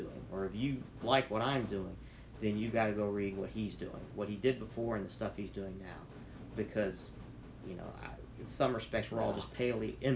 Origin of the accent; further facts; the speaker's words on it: Kentucky, United States; I'm from Kentucky, and I'd always wanted to write a book set in Kentucky.